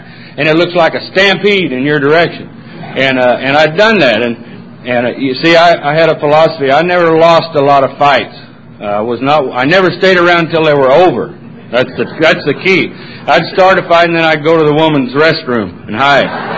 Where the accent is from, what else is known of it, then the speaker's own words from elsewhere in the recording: Texas, United States; born there; I was born in Texas, and that's not reason enough to be an alcoholic.